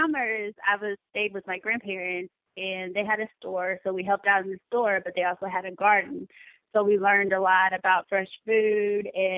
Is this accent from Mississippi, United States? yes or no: yes; Vicksburg, Mississippi, United States; I grew up in Vicksburg, Mississippi.